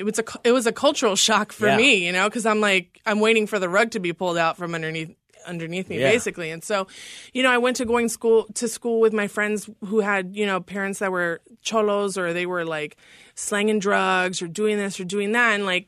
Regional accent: Oklahoma City, Oklahoma, United States; also born or lived in Fresno, California; So, I was born in Fresno, California. I lived there as a baby. I don't remember it. And then when I was, I think when I was about one, we moved over to Oklahoma City, believe it or not.

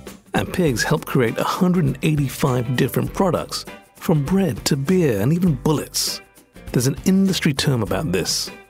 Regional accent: Hong Kong; Growing up in Hong Kong, there was one dish that I loved as a kid and still love as an adult.

